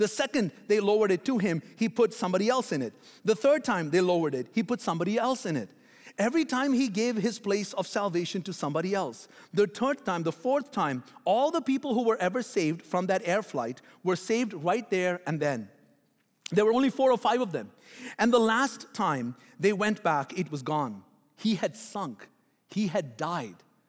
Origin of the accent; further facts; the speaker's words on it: Bahrain; now in Canada; So I was always an Indian citizen, even though I was born and raised in Bahrain.